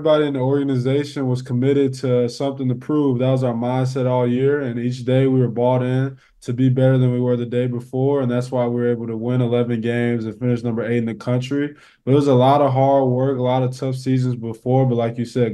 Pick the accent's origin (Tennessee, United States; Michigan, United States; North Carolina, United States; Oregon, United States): Michigan, United States; also born or lived in Missouri; I always tell people I'm from Michigan and I'm from Missouri.